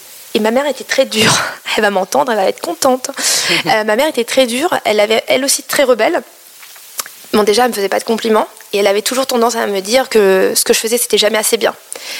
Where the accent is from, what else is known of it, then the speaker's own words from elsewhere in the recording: Paris, Île-de-France, France; born there; On oublie de souligner que je suis d'origine asiatique. En fait, je suis née en France, à Paris, dans le 13e. Mais mes parents sont cambodgiens chinois du Cambodge. Donc en fait, on a beaucoup voyagé en Asie. J'ai une éducation franco-asiatique